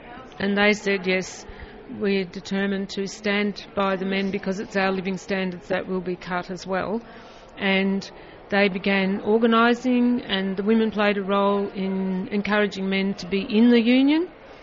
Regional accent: Melbourne, Victoria, Australia; I'm from Melbourne

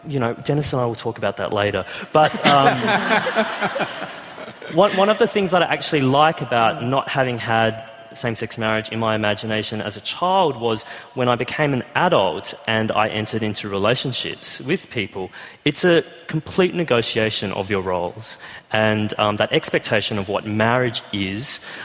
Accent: Queensland, Australia; I'm 29 and homosexuality was only decriminalised in Queensland, my home state

